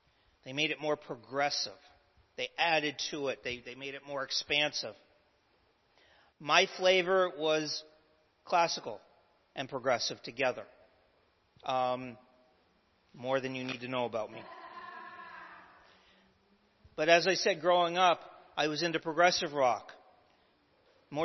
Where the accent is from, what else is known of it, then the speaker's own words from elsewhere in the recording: Canada; Growing up in Canada, going back to my youth again.